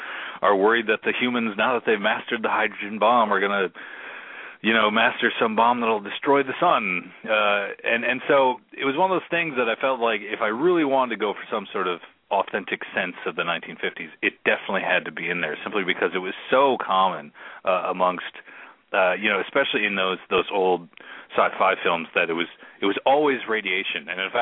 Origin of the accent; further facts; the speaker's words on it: Minnesota, United States; I grew up in Minnesota and, you know, with the land of 10,000 lakes.